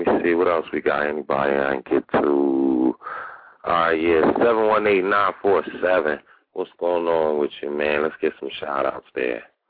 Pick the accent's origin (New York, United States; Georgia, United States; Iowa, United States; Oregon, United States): New York, United States; I'm a New Yorker myself. I used to come down all the time and deal with the Pen Relays